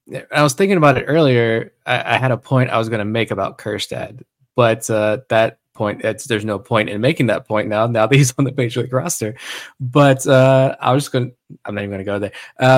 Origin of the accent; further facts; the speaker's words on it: Virginia, United States; Like, I grew up right outside of Norfolk.